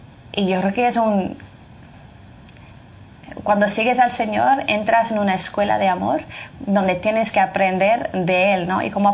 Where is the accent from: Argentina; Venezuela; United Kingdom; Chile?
United Kingdom; Northern Ireland; Spanish is a second language; En Irlanda, yo soy de Irlanda del Norte, sí. Así que si digo alguna palabra que no está bien, tú me corriges